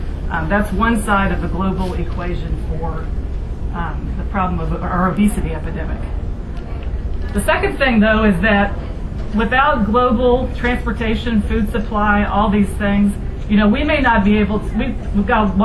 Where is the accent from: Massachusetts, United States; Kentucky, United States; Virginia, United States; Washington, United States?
Kentucky, United States; Lexington; I grew up in Kentucky, grew up in Lexington, now live in Northern Kentucky, so Kentucky has been my home for over 40 years